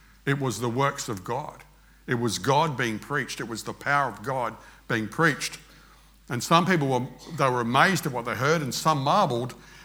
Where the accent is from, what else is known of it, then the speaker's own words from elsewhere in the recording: Australia; accent: Australian; And I'm speaking English, Australian. I'm speaking Australian.